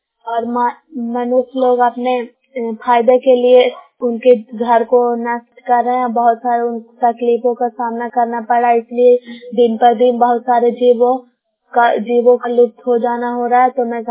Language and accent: Hindi; Bihar, India; ग्राम bearing कुशमकरौता जो नालंदा की निवासी हूँ और मैं क्लास 12 में पढ़ती हूँ।